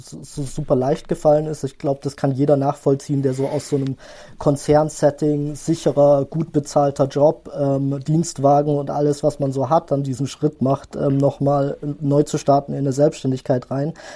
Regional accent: Stuttgart, Baden-Württemberg, Germany; Ich komme ja aus Stuttgart

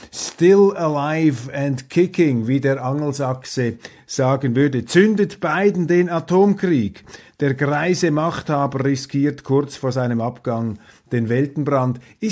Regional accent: Switzerland; Und was mich empört, als Schweizer, als Zeitgenosse, als Bürger

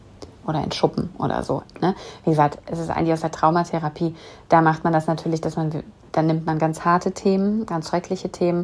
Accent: Bochum, North Rhine-Westphalia, Germany; Ich komme ja aus Bochum

